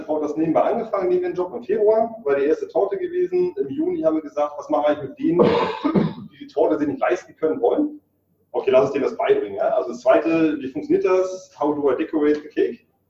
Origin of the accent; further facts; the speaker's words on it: Northern Germany, Germany; Ich bin Norddeutscher